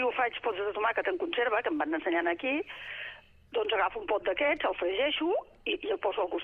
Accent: Barcelona, Catalonia, Spain; nosaltres som de Barcelona i venim aquí i el comprem a Tortosa també

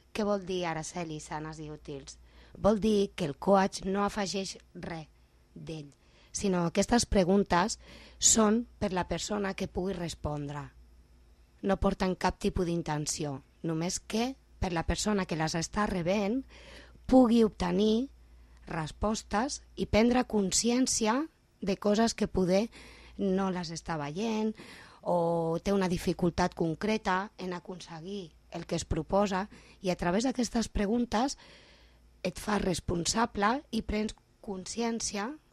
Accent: Barcelona, Catalonia, Spain; now in L'Ametlla, Spain; jo vinc de Barcelona, estic visquent aquí a l'Atmella

